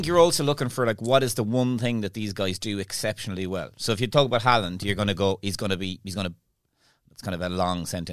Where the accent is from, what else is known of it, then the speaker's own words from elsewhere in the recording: Ireland; I mean, I'm saying this as an Irish person